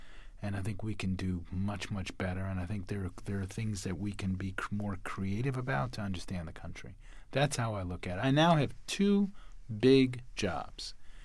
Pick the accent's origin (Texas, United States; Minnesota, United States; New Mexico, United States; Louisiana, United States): Louisiana, United States; New Orleans; born or raised there